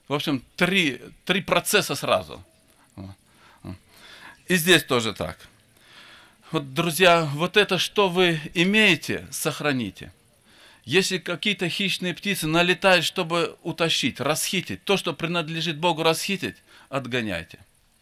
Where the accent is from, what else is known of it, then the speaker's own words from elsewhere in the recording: Fergana, Fergana Region, Uzbekistan; Я из Средней Азии, с Узбекистана, с Ферганы. У нас таких общений в Средней Азии нету.